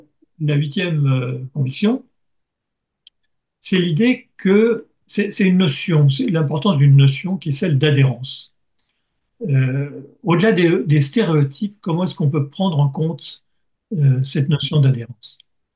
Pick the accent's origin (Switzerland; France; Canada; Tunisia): France; Philippe et moi, on est français tous les deux, mais on n'est pas que français.